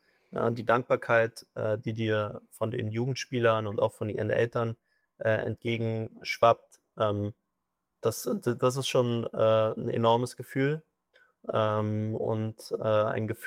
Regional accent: Berlin, Germany; Ich bin in Berlin-Spandau aufgewachsen.

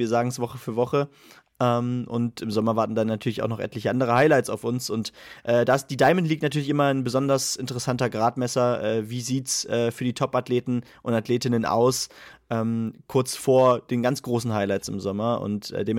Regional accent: Germany; Und wir als Deutsche haben dann natürlich mit dem Jahr 1966 und dem historischen Wembley-Tor eine ganz besondere Verbindung zu diesem Stadion.

